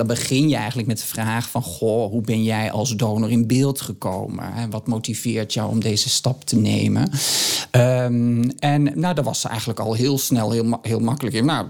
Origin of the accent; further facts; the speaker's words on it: Netherlands; Het zegt iets over hoe wij daarmee omgaan als Nederlanders.